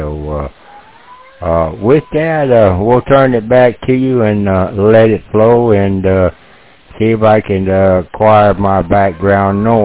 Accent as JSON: {"language": "English", "region": "Florida", "country": "United States", "tie": "born or raised there", "said": "I was raised up in the Keys, going back five generations in the Keys. Donna took my father's house off the foundation there in Grassy Key, and been most of my younger life out on the water fishing"}